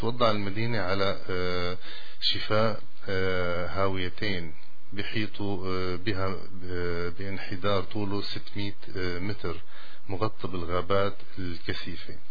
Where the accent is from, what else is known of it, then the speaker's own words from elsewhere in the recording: Syria; عندنا بسوريا